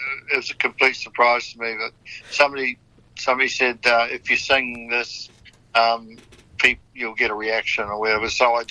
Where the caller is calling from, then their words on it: Napier, Hawke's Bay, New Zealand; Calling from Napier.